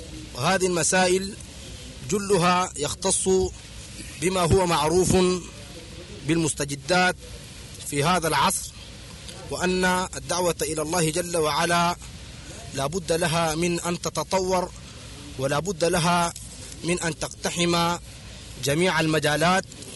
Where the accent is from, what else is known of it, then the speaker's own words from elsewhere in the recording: Sudan; نحن شباب من السودان من جماعة أنصار السنة المحمدية